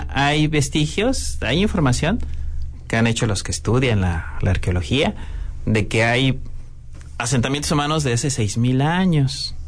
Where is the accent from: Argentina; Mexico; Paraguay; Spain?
Mexico; Chiapas; Entonces, como mexicanos, como chiapanecos, tenemos una gran riqueza cultural, ¿no?